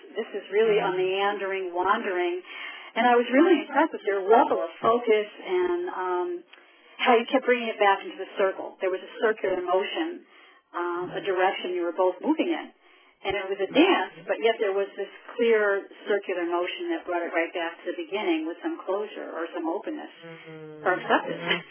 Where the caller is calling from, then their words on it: Connecticut, United States; I'm calling from Connecticut